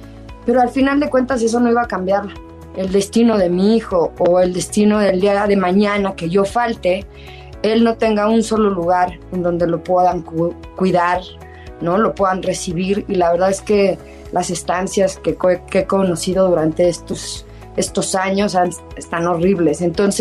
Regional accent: Mexico; siempre me apasiona mucho todo lo que tenemos como mexicanos

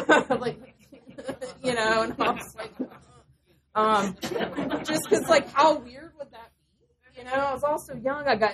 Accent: North Carolina, United States; I mean, I'm from North Carolina. It's fine.

